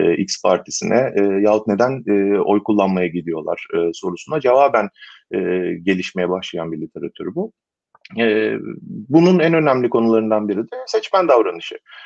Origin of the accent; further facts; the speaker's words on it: İzmir, Turkey; ben İzmirli olarak sorunuza cevap vermeden evvel